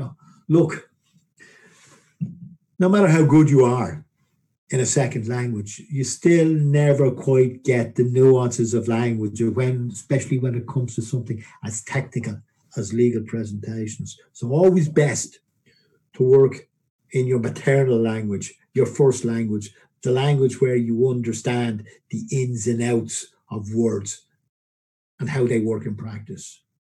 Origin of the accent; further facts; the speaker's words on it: Ireland; I don't say that just because I'm Irish.